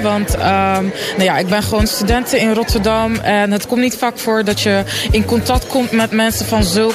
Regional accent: Ghana; Ik ben zelf Ghanees, dus het is heel erg leuk om dan te horen dat er ook andere Ghanezen zijn

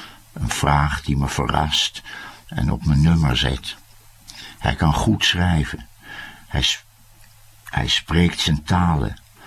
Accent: Netherlands; Dus ik dacht, nou, als Hollander en ook nog als bejaarde

